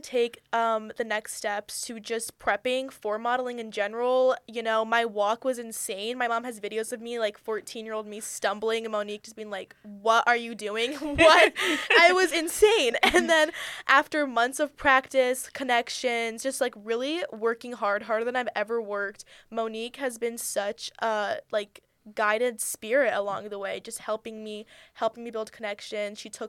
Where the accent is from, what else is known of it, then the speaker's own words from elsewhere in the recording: Afghanistan; I am actually originally from Afghanistan.